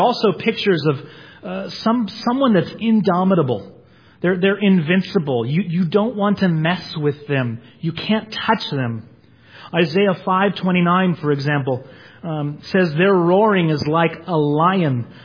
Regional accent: California, United States; They say, "Where are you from?" I say, "I'm from California."

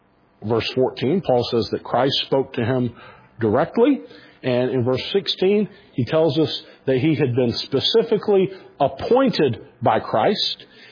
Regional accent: Pell City, Alabama, United States; I grew up in Alabama. just this side of Birmingham on I-20, a little town called Pell City, Alabama. It's not much there.

